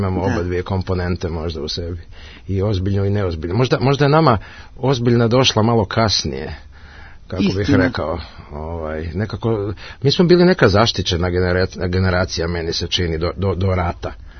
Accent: Zagreb, City of Zagreb, Croatia; now in Netherlands; Mene smatraju u Holandiji južnjakom, a mi smo nekako, ja sam iz Zagreba

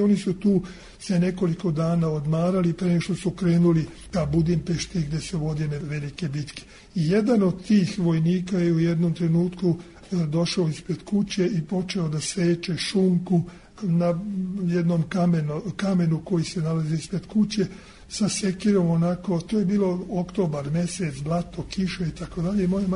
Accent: Đala, Vojvodina, Serbia; moj deda i moj otac su se preselili u Đalu, gde su živjeli, gde sam ja rođen 1932. godine. Ja sam mladost i detinjstvo proveo u Đali.

